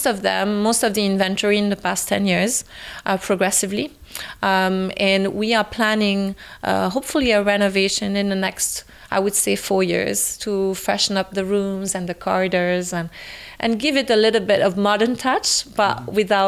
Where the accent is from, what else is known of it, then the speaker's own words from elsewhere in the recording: Lausanne, Vaud, Switzerland; I'm from Lausanne originally. My mom is Belgian and my dad is from Vevey, not very far from here, but I was born in Lausanne.